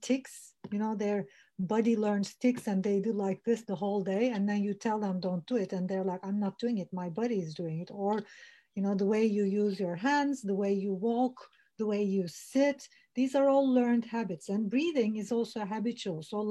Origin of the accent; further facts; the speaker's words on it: Turkey; now in London, United Kingdom; I'm originally from Turkey. I'm Turkish